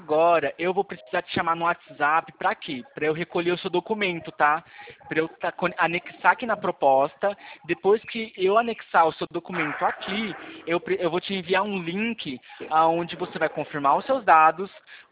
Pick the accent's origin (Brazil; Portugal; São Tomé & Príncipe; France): Brazil; São Paulo; Eu sou de São Paulo também, tá? Mas sou de interior. Sou do interior de São Paulo.